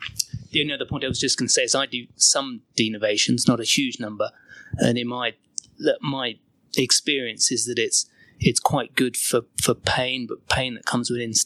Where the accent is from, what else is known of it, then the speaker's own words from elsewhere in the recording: East Grinstead, South East England, United Kingdom; I'm from East Grinstead, which is a bit south of London.